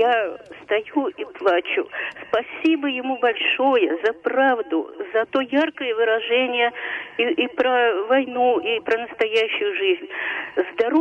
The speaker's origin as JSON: {"language": "Russian", "region": "Moscow", "country": "Russia", "said": "я москвичка, мне уже 62 года."}